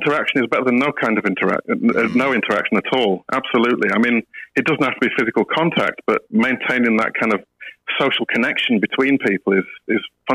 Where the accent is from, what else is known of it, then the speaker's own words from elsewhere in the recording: Leeds, Yorkshire and the Humber, United Kingdom; accent: Yorkshire; moved away as an adult; now in Australia; I don't have the Australian accent, regrettably, but yeah, I grew up in Leeds, so there's still a bit of a Yorkshire twang there. And I moved down here 13 years ago to follow my career.